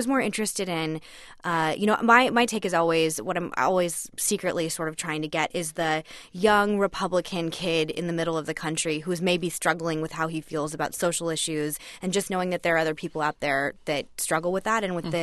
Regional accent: Arizona, United States; I'm actually like obsessed with meth in this country right now just because I'm from Arizona and it's such a huge problem.

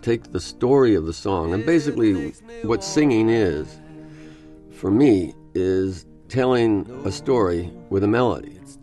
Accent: Bronx, New York, United States; I grew up in the Bronx in New York, and for music in those years, it was a tremendous educational tool

